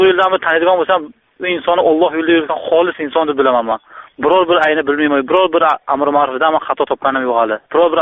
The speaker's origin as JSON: {"language": "Uzbek", "town": "Khujand", "region": "Sughd", "country": "Tajikistan", "said": "Men Xo'jandanman, Tojikistondanman."}